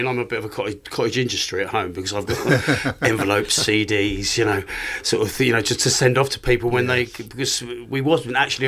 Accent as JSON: {"language": "English", "region": "London", "country": "United Kingdom", "moved": "yes", "said": "I came from London 35 years ago and I wouldn't live anywhere else. I love it here."}